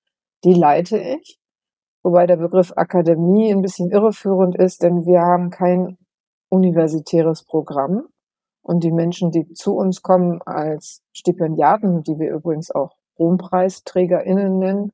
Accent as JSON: {"language": "German", "region": "West Germany", "country": "Germany", "tie": "born or raised there", "said": "damals lebte ich in Weimar in Thüringen. Ich bin im Westen geboren und aufgewachsen"}